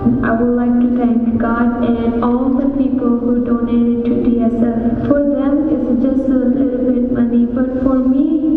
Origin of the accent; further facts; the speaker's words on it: Pakistan; I was born and raised in Pakistan as a Christian.